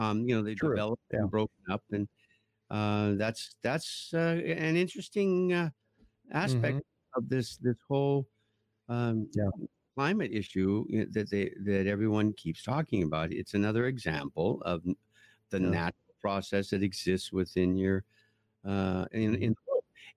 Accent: Canada; I'm a Canadian and I have no doctor.

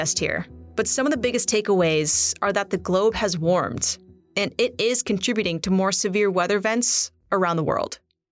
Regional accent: Seattle, Washington, United States; I'm a bandwagon fan, even though I'm from Seattle.

